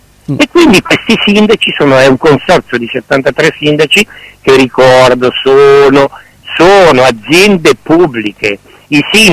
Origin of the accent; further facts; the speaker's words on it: Lecco, Lombardy, Italy; io ho lavorato molto a Genova, adesso sono di Lecco e poi sono tornato a Lecco adesso